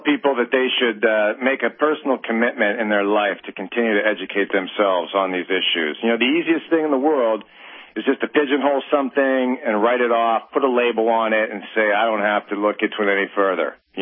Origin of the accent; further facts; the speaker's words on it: Erie, Pennsylvania, United States; You know, I was asked to do a newspaper article for my hometown. And it was just one of those deals, where are they now? What are they doing now that they're retired? And I just, again, I felt compelled to at least let people in Erie, Pennsylvania